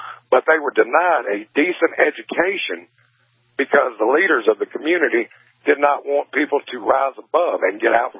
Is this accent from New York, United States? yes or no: no; Mississippi, United States; I am from Mississippi. I have lived in the eastern Arkansas, Mississippi area for 40 years of my life, all 40 of them.